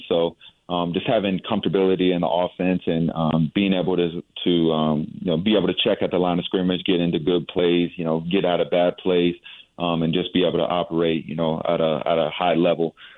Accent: San Antonio, Texas, United States; now in Houston, United States; You know, I'm from the South. I'm from San Antonio, and I'm living in Houston now.

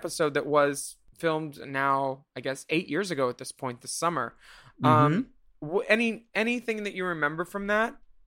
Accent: Australia; We're Australian.

